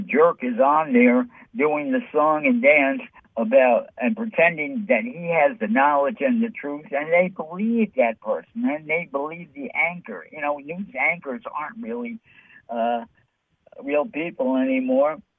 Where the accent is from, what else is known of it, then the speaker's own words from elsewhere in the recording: New York City, New York, United States; Yeah, you know, I'm from New York.